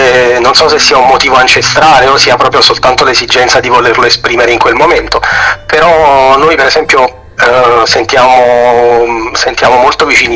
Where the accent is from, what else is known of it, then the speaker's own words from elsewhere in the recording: Naples, Campania, Italy; anche perché noi siamo napoletani, di base la melodia non ci manca nel DNA